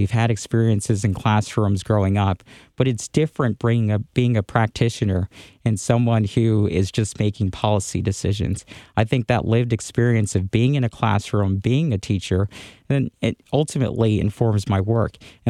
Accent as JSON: {"language": "English", "town": "Providence", "region": "Rhode Island", "country": "United States", "tie": "born or raised there", "said": "I was raised in Providence. I was raised in CD1."}